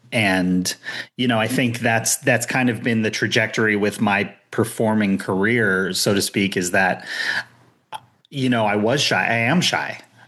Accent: California, United States; now in Los Angeles, United States; I'm based in LA, and I grew up in Orange County.

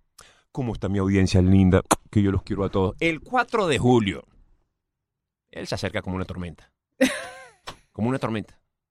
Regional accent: Venezuela; moved away; como venezolano, no puede dejar de sorprenderme, no importa cuánto tiempo lleves tú fuera del país, de Venezuela me refiero

